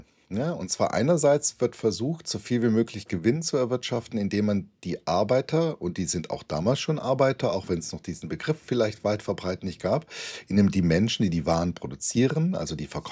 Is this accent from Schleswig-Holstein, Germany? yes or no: no; Baden-Württemberg, Germany; now in Dresden, Germany; Also ich komme ja ursprünglich aus Schwaben, lebe jetzt in Dresden, wir sind ja beides Ostdeutsche, ja, jetzt geworden, Wahlsachsen